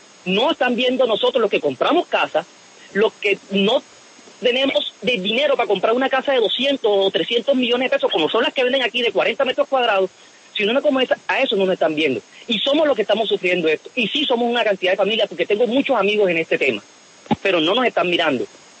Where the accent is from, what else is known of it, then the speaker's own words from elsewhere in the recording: Cartagena, Bolívar, Colombia; Yo soy cartagenero, tengo 40 años, no tengo casa